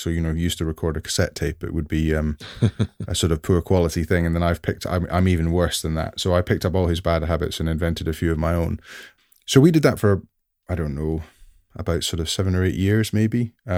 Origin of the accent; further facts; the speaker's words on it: Scotland, United Kingdom; It was very hot. I'm from Scotland.